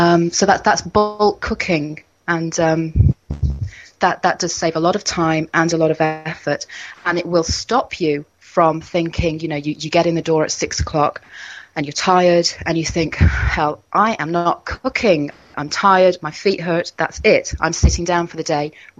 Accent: England, United Kingdom; we're English, as I'm sure you can tell from my voice.

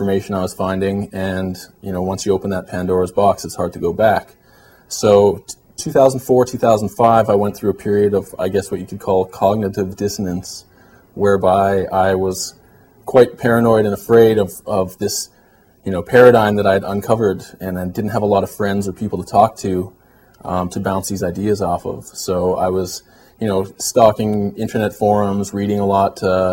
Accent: Vancouver, British Columbia, Canada; I'm Canadian, raised in Vancouver.

